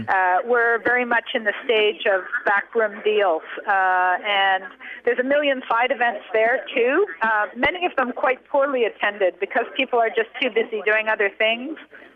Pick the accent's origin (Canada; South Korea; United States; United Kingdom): Canada; yes, I'm from Canada, on the non-governmental side.